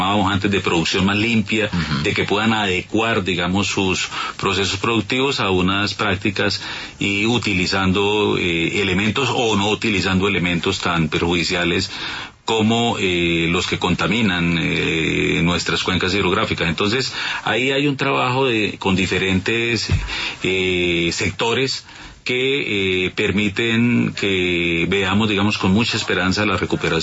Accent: Colombia; somos nosotros los colombianos que vivimos en Bogotá

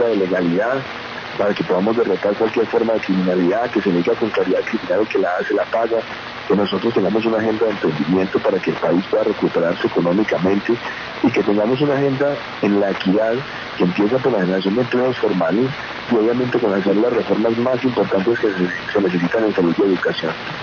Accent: Bogotá, Colombia; Bogotá, pues una ciudad donde yo nací, pero es nada más la ciudad donde la gran parte de mi vida la he desarrollado acá

